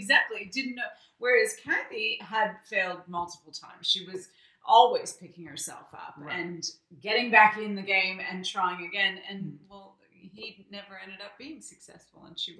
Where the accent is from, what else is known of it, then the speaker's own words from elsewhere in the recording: Canada; So I'm not American, just so everyone knows that. At the very end, I am Canadian.